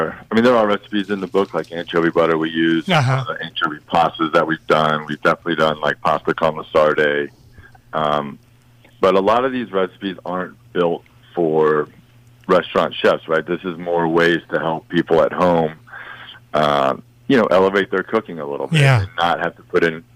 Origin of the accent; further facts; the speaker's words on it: Georgia, United States; Yeah, so I was born and raised in Georgia.